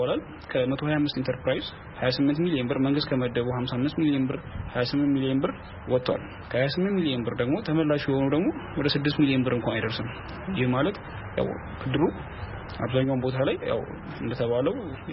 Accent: Dire Dawa, Ethiopia; እኔ ተወልጄ ያደኩት እዚሁ በድሬዳዋ ከተማ ሲሆን ያው ትምህርቴንም ከአንደኛ ደረጃ እስከ ሁለተኛ ደረጃ ድረስ በድሬዳዋ ከተማ ነው ተናቀቁት።

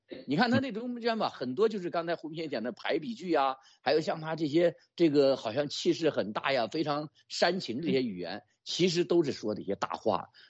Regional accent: China; 我们中国人有句话叫“智大才疏”

